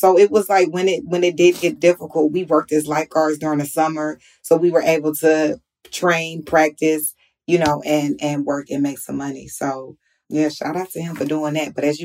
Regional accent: Atlanta, Georgia, United States; I'm just grateful that, you know, I grew up in Atlanta where my coach didn't play that.

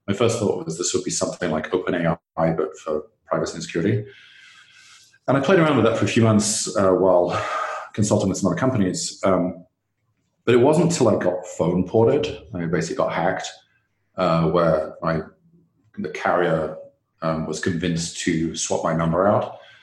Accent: England, United Kingdom; my home country, England

